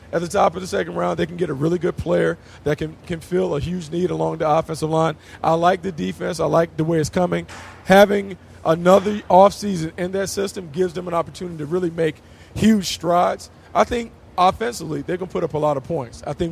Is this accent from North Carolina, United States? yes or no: yes; North Carolina, United States; I'm from North Carolina.